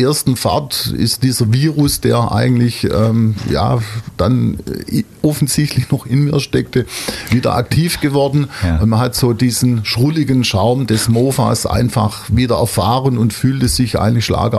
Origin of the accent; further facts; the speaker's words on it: Pfullingen, Baden-Württemberg, Germany; Und ich bin eigentlich in Pfullingen aufgewachsen, kenne aber natürlich die Schwäbische Alb